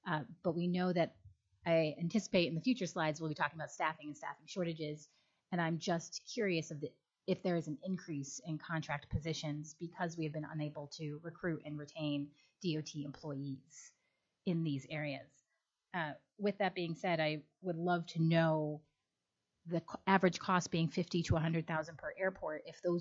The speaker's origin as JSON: {"language": "English", "town": "Nome", "region": "Alaska", "country": "United States", "tie": "born or raised there", "said": "As you know, I was born and raised in Nome."}